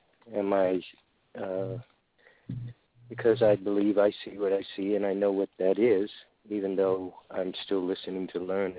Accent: Boston, Massachusetts, United States; born there; I'm 56. I was born in Boston.

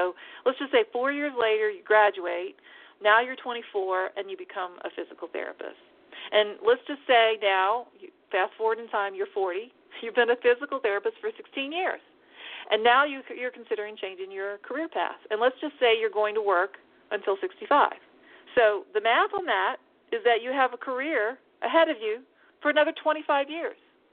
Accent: Texas, United States; women in my home state of Texas at 65 are one of the largest growing populations of workers

